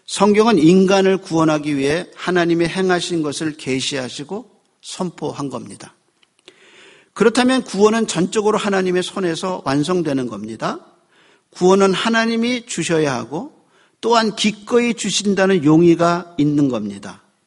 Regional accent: South Korea; 그냥 내가 선택한 거 아닌데 한국인으로 태어났고 눈동자 검고 머리 검어요. 그냥 한국인으로 태어났어요.

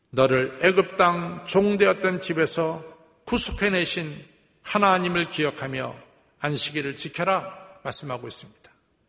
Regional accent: Seoul, South Korea; born there; 저는 태어나기는 이 도남동에서 태어났습니다. 성북구 도남동에서 제가 태어났습니다.

